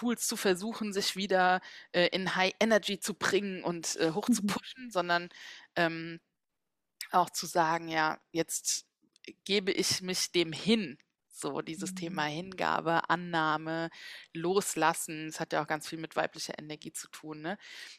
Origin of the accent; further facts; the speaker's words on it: Mainz, Rhineland-Palatinate, Germany; now in Berlin, Germany; dass ich in meiner alten Heimat Mainz alles zurückgelassen habe, mit ein paar Kartons und meinem Hund nach Berlin gezogen bin vor einem halben Jahr